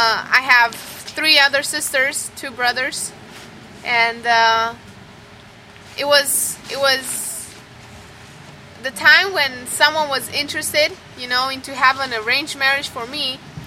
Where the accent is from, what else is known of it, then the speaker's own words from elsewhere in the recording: Romania; I'm from Romania, but the beautiful thing is that I'm not Romanian. And I am Gypsy.